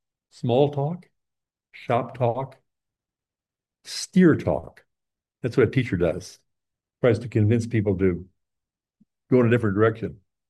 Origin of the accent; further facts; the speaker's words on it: Midwest, United States; why was that so difficult in the culture I grew up in the Midwest?